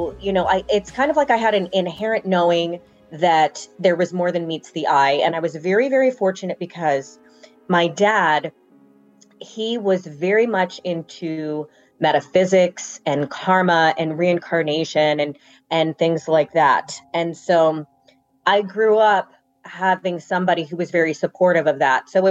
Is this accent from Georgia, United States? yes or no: no; Maryland, United States; I grew up in Maryland, and there's this hospital, and it's absolutely amazing.